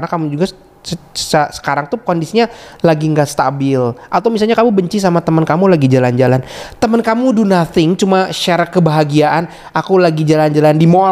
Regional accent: Bandung, West Java, Indonesia; first language Sundanese; aku sih orang Bandung pertamanya. Aku berbahasa Sunda.

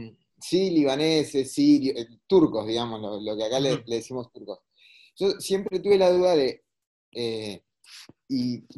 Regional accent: General Roca, Río Negro, Argentina; yo me nací y me crié en una ciudad, yo soy de General Roca, Río Negro, que tenía una colonia rusa muy grande, y grande para lo que es la ciudad, ¿no?

